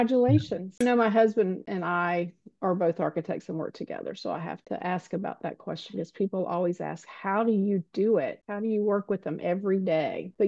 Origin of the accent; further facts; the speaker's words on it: Tallahassee, Florida, United States; I think your neighbors with AIA Tallahassee, which is my hometown, we're neighbors.